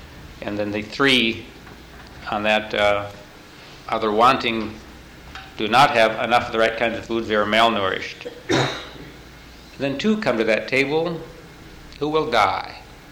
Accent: South Dakota, United States; And now in our country, we're from South Dakota, and we're cutting back in production of those sorts of things.

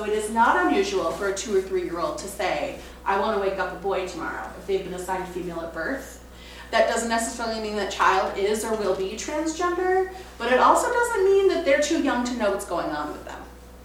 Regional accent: Florida, United States; also born or lived in Fargo, North Dakota; So I come from Florida originally, so going to North Carolina is taking me closer back home, but here I'm by way of a three-day drive from Fargo, North Dakota.

